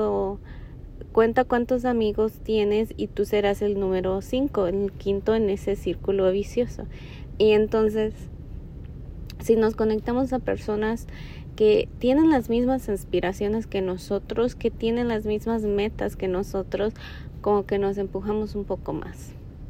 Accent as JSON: {"language": "Spanish", "country": "Mexico", "said": "yo soy de México. Pero yo siento que hablo como cualquier persona mexicana"}